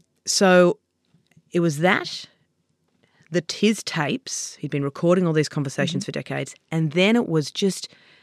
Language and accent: English; New South Wales, Australia; as a little girl. You'd want to go back down to Luna Park because I grew up on the Lower North Shore.